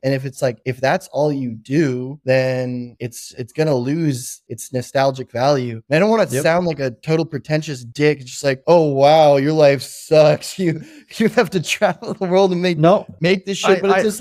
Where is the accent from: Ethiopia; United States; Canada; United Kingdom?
Canada; Renfrew, Ontario; Wait, I'm getting to that. It's called Renfrew, Ontario. It's like